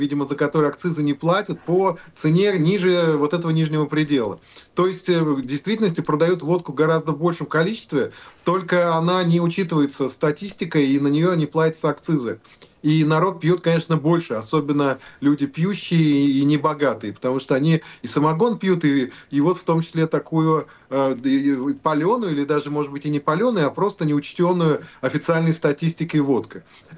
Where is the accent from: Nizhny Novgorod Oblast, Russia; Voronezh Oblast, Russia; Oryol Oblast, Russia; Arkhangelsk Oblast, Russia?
Nizhny Novgorod Oblast, Russia; Nizhny Novgorod; moved away; У меня до сих пор живут некоторые знакомые в России, в том числе в моем родном городе Нижний Новгород, пьющие.